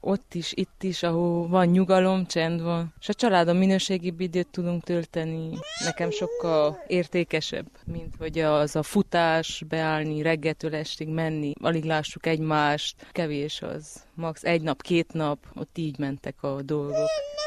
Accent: Odorheiu Secuiesc, Harghita, Romania; moved away as an adult; also born or lived in Brașov / Germany / England; now in United States; Én Székelykeresztúron születtem, aztán egy évet falun, és utána Udvarhelyen vagy 11 évet, utána megmentem nagyobb városba, Brassóba, külföldre, Németország, Anglia, és utána Amerika.

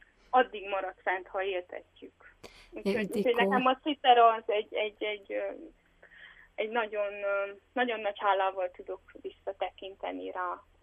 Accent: Botfa, Zala, Hungary; a szülőfalumban, Botfán, Zalaegerszeg város mellett található.

